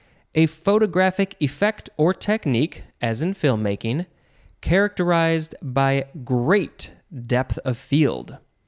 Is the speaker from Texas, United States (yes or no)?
no; Chicago, Illinois, United States; I mean, I'm from the Chicago area. This is where I think, I don't know if it was invented, the deep dish pizza.